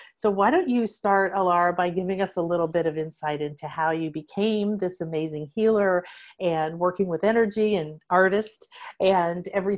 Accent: Midwest, United States; because I know I grew up in the Midwest and in America with that good, hardworking Scandinavian and German family

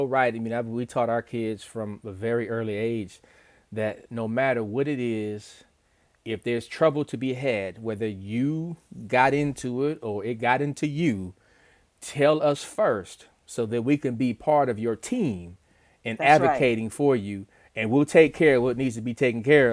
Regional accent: Los Angeles, California, United States; I grew up in Los Angeles.

